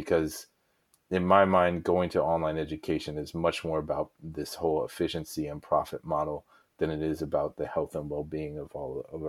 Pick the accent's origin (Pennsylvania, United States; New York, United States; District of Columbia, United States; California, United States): District of Columbia, United States; Washington; So I'm from Washington, D.C., so I include Washington, D.C.